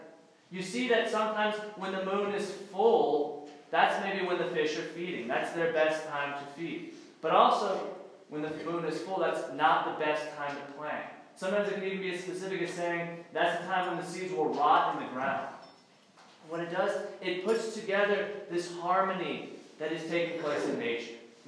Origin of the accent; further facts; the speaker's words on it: Louisiana, United States; I'm from Louisiana, so it's very kind of surprising coming to a very desert, very cold place like this.